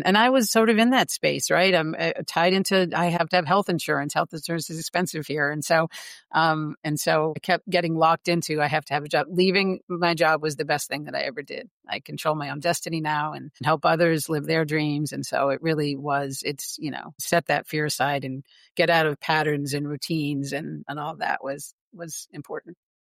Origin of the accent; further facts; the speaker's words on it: Vermont, United States; So, and that's where I grew up in Vermont, which is a state over from New York.